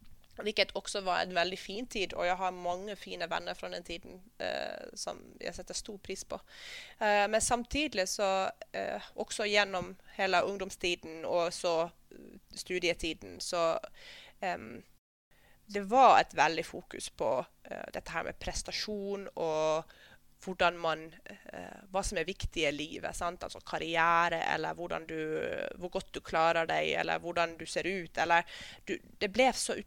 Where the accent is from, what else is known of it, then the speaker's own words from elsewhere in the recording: Uusimaa, Finland; Norwegian is a second language; now in Norway; med en nederlandsk far og en svensktalende finsk mor, oppvokst i Finland i en kommune hvor alle snakker svensk. Og dette er ikke ved svenske grensen, dette er helt sør i Finland, en time vest fra Helsinki.